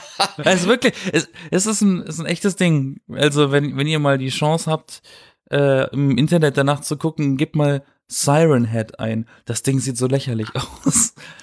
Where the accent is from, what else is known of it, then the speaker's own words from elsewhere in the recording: Baden-Württemberg, Germany; Ich komme aus dem Schwarzwald.